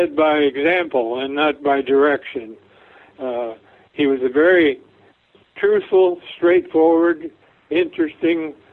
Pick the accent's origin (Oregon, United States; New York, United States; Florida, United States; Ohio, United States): Ohio, United States; Dayton; Well, I was born and raised in Dayton, and Dayton at that time was the site of the McCook Field